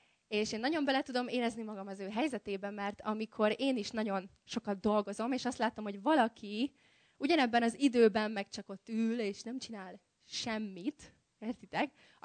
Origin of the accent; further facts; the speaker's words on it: Kiskunhalas, Bács-Kiskun, Hungary; born there; anyukám Kiskörösről származik, és én is Kiskunhalason születtem, igaz, nem laktunk ott sokat, de nagyon sokat visszajárunk Kiskörösre